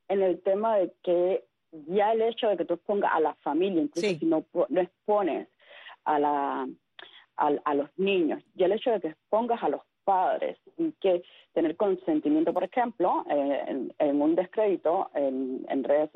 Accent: Cuba; yo siempre voy a ser ciudadana cubana

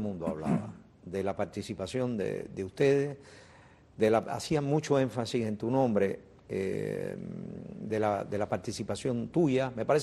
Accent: Cuba; como cubano, yo viví en Cuba, pero como cubano

